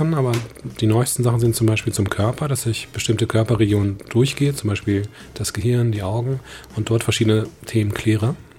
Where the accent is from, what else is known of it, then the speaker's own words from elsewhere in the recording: Germany; born there; Genau, ich bin in Deutschland geboren.